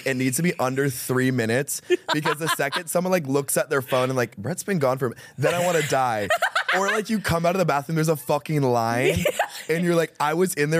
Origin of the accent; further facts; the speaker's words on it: Iowa, United States; now in Los Angeles, United States; I am from Iowa.